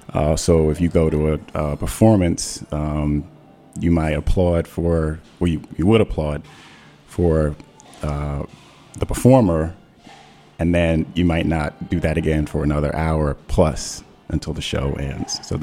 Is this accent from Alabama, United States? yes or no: no; New York, United States; I'm from originally from New York.